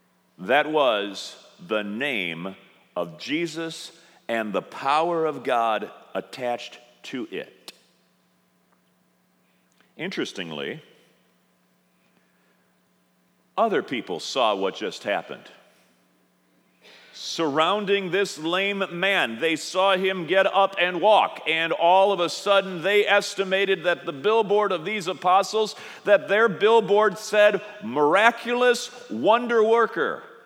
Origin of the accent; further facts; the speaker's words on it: Morris, Illinois, United States; I'll be in Morris, Illinois, my hometown, for the Great Morris Corn Festival.